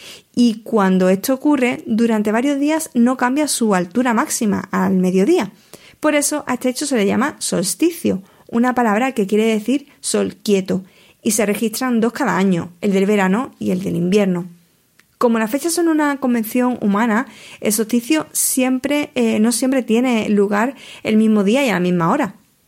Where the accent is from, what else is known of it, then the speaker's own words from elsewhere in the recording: Huelva, Andalusia, Spain; no he hablado mucho de mi tierra, de Huelva